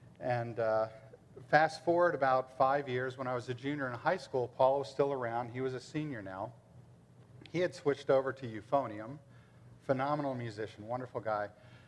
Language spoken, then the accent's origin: English; McLean, Virginia, United States; So going back, I was raised in McLean, Virginia. I'd like to say I grew up in McLean when McLean was normal.